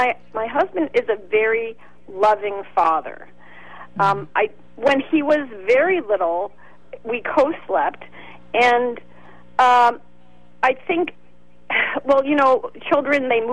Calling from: Berkeley, California, United States; I'm calling from Berkeley, and I don't want to give my name

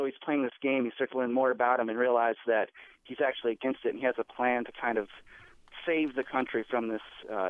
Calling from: Carrboro, North Carolina, United States; I'm calling from Carrboro, North Carolina.

